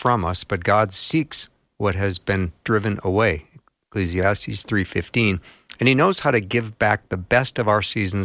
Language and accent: English; Edina, Minnesota, United States; a 9-bed hospice in my hometown of Edina, Minnesota